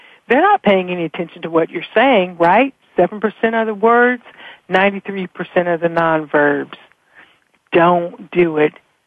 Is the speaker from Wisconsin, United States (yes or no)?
no; Kentucky, United States; I am originally from Kentucky.